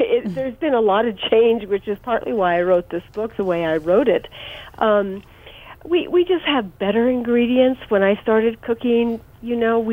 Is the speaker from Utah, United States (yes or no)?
no; California, United States; I am from California, so, of course, we had fresh vegetables there, but we didn't.